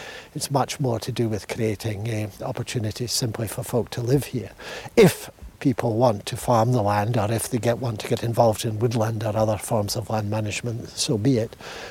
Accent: Scotland, United Kingdom; Now, I grew up in the West Highlands and in the north part of Argyll.

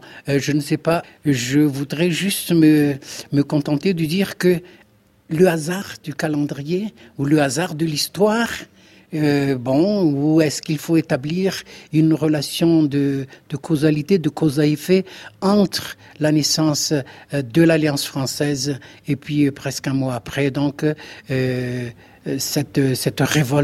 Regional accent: Madagascar; Et c'est ça l'ambiguïté ici chez nous à Madagascar.

